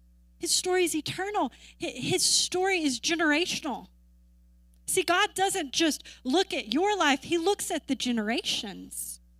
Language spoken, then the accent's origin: English; the South, United States; Because growing up in the South, and we hear about getting saved